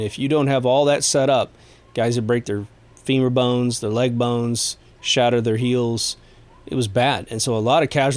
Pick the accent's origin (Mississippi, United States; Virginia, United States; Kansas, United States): Kansas, United States; I come from Kansas, in the middle of America. What's Kansas known for? Being flat.